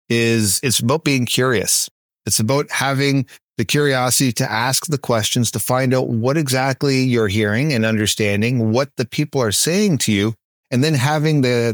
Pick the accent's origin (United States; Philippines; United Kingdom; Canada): Canada; If you haven't figured out, I'm a Canadian.